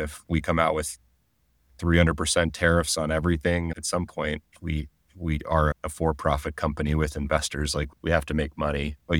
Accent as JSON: {"language": "English", "town": "Boulder", "region": "Colorado", "country": "United States", "tie": "born or raised there", "also_born_or_lived": "San Francisco Bay Area", "said": "So I grew up in Colorado as well, in Boulder, and I moved back here when I had children."}